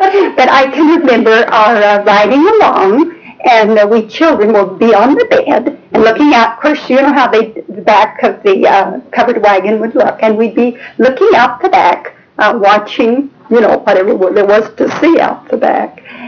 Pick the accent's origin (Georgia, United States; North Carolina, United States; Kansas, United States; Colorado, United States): Kansas, United States; Holcomb; born there; 1914, and I was born near Holcomb, Kansas.